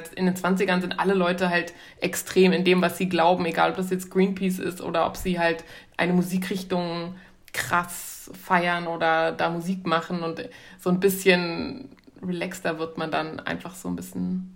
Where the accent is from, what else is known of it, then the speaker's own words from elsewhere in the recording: Sierra Leone; also meine Eltern waren Missionare, ich bin in Sierra Leone groß geworden. Und da hatten wir amerikanische Nachbarn, deshalb bin ich auch so amerikanisch-englisch aufgewachsen